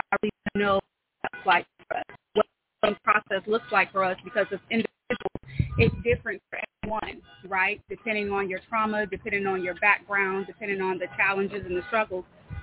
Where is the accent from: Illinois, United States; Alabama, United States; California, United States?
California, United States; Fresno; It's always good to be back in the neighborhood where I grew up at in Golden West Fresno, 93706.